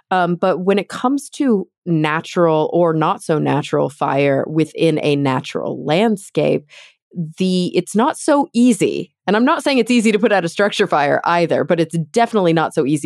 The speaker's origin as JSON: {"language": "English", "region": "Texas", "country": "United States", "tie": "born or raised there", "said": "growing up in Texas, I was exposed to a different kind of sort of existential a natural disaster threat, which was tornadoes."}